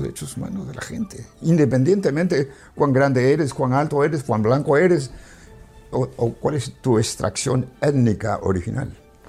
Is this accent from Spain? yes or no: no; Peru; Yo no me he fugado. Yo soy peruano.